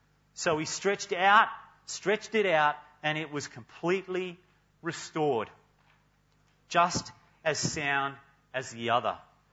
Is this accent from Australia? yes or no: yes; Kewdale, Western Australia, Australia; Any other Kewdale people in the room tonight? I'm from Kewdale.